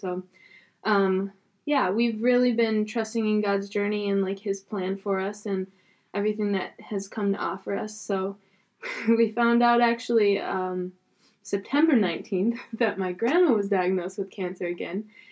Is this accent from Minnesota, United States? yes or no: yes; Minnesota, United States; now in Wisconsin, United States; Molly's roommate. I grew up in Minnesota and made my way over here to Wisconsin to study school elementary education